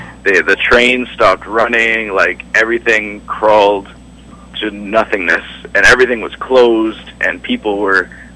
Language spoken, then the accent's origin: English; Ontario, Canada; also born or lived in Toronto; I grew up in Ontario, in a smaller town a couple hours outside of Toronto. And then when I moved out of my parents' place, I lived in Toronto for about 8 years.